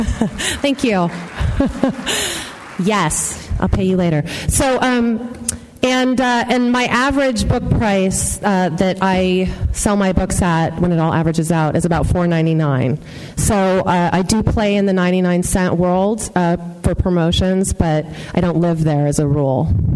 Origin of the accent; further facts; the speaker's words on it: California, United States; I grew up in Silicon Valley, so it was there, and I've always been an entrepreneur before this.